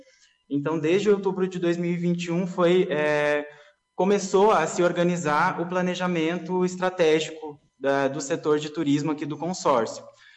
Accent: Novo Hamburgo, Rio Grande do Sul, Brazil; Eu sou gaúcho, eu sou de Novo Hamburgo, ali da região metropolitana de Porto Alegre

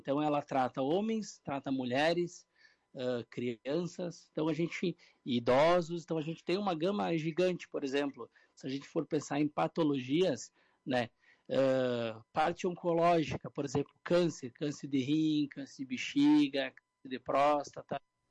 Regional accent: Rio Grande do Sul, Brazil; E nós, como um bom gaúcho, adoramos um churrasquinho, né?

